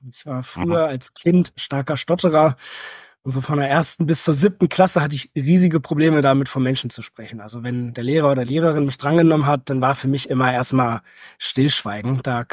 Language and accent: German; Hildesheim, Lower Saxony, Germany; now in Hannover, Germany; Ich komme ursprünglich aus Hildesheim, wohne mittlerweile in Hannover.